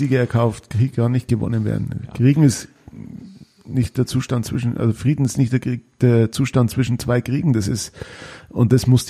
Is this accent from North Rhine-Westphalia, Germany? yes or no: no; Selb, Bavaria, Germany; ich liebe meine Heimatstadt, ich liebe die Leute hier und egal wo ich bin und egal wo ich war, es zieht mich immer wieder nach Selb.